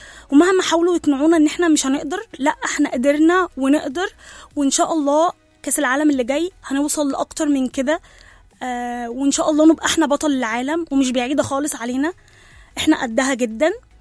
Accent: Egypt; من مصر تحيا فلسطين

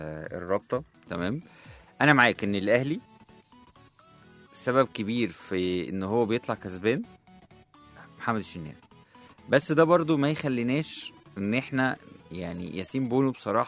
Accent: Egypt; انا يعني معلش انا مصري

